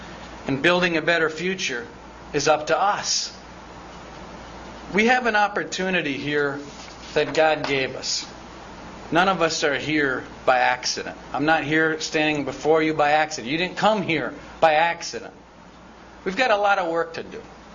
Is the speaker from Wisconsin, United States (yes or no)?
yes; Kenosha, Wisconsin, United States; Now, as many of you know, I was raised in Kenosha, Wisconsin, not far from Ripon, Wisconsin, where the Republican Party was born in 1854.